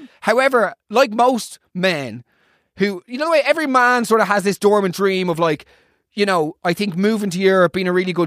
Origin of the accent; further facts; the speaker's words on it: Killiney, County Dublin, Ireland; Well, adjacent to Dunleary. Around the corner from